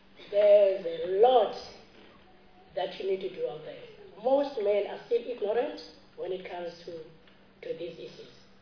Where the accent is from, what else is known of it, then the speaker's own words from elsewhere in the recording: Langa, Western Cape, South Africa; from Ward 52 Langa Township.